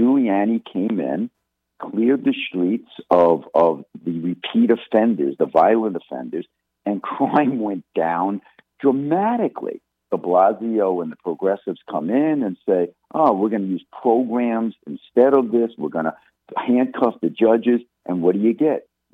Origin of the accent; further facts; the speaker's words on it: Queens, New York, United States; Oh, okay. I was Queens myself.